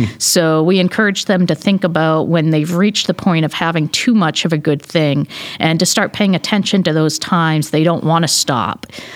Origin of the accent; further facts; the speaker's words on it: Maine, United States; I'm from Maine, so we.